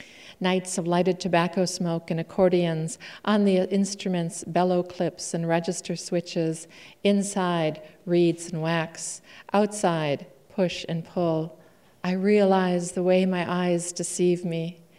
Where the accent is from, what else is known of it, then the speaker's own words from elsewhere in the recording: Duluth, Minnesota, United States; also born or lived in Iron Range; I'm from Duluth, via the Iron Range in Minnesota.